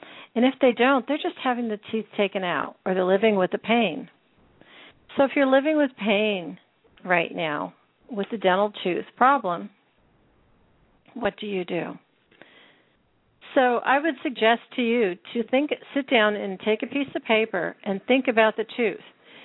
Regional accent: Pennsylvania, United States; I know when I grew up in Pennsylvania, everybody would just walk down to the corner dentist, he would take care of your teeth, and you walked home, and that was after school.

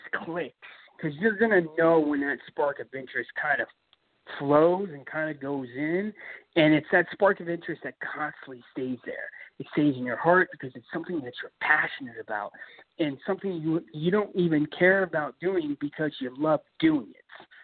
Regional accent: Florida, United States; I'm going to go out to California because I'm originally from Florida. Originally from the East Coast.

